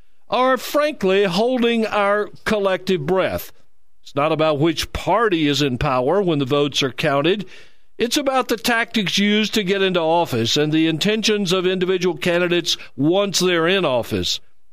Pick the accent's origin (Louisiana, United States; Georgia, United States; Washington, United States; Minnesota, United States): Louisiana, United States; Monroe; We're broadcasting this week from my hometown, Monroe, Louisiana.